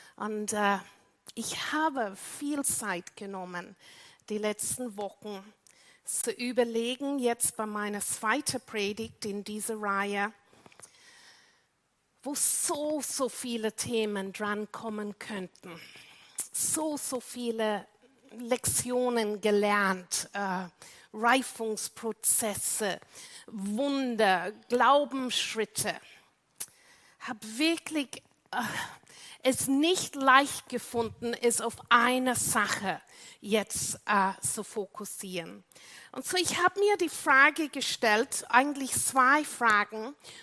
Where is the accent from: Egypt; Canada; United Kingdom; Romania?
United Kingdom; German is a second language; also born or lived in Luxembourg; now in Vienna, Austria; Ja, ich rede noch ein bisschen mit meinem schönen Akzent